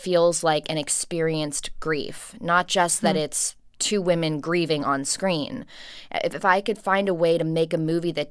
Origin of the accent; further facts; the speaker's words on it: Los Angeles, California, United States; and I'm third generation, born and raised in Los Angeles.